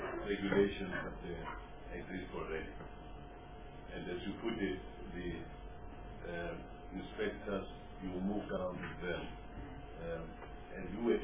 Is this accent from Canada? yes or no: no; South Africa; Yes, as a South African, these are not people from outside who are simply, on top of taking the job, etc.